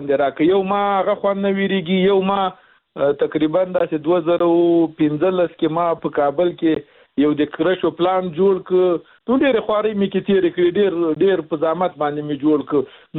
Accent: Logar, Afghanistan

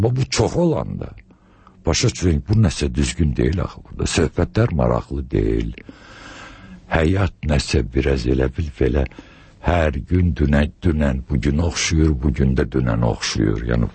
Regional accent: Ganja, Azerbaijan; Və mən Gəncəliyəm özüm.

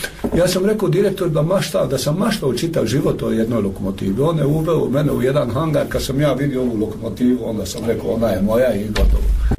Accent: Croatia; Slušajte, ja sam Hrvat.

